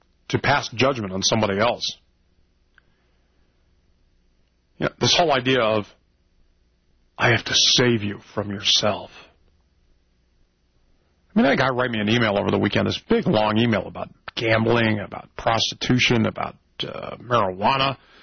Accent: California, United States; Growing up in California, I never experienced dry counties. And then I experienced them when I moved to the South.

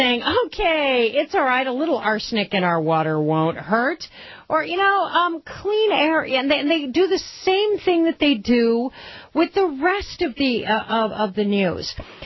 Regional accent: the West, United States; I'm a Westerner. I grew up in the West.

